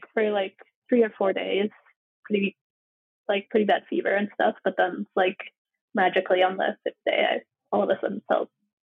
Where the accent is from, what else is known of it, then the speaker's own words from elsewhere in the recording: Montana, United States; now in Australia; I grew up in Montana. My parents and I are from there. And then we moved to Australia in 2017.